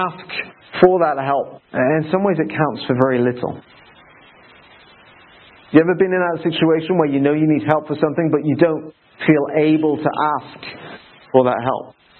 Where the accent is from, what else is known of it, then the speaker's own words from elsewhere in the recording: Midlands, United Kingdom; I'm from the Midlands, so that's how we speak in a French accent.